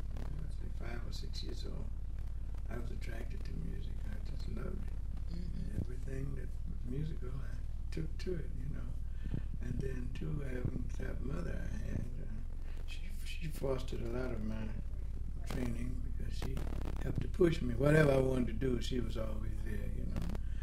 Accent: New York, United States; also born or lived in Pensacola; Well, I was born here in Pensacola, yes, but I was reared in New York. For about 18 years, we lived there.

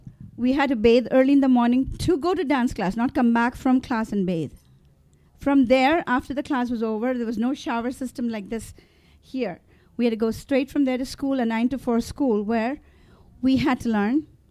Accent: Maharashtra, India; first language Tamil; English is a second language; By the time we were in the fifth grade, we had to know English, Hindi, my mother tongue, that was Tamil. I lived in Maharashtra, so Marathi was compulsory for me to learn.

